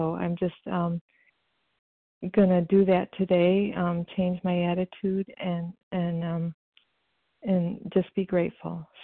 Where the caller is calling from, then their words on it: Illinois, United States; calling from Illinois